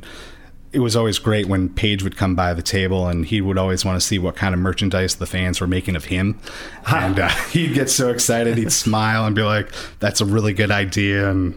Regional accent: Chicago, Illinois, United States; and I'm from Chicago

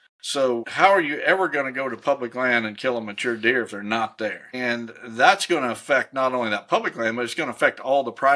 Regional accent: Illinois, United States; So in my home state of Illinois, what I'd like to see is, first of all, I'd like to see crossbows legal

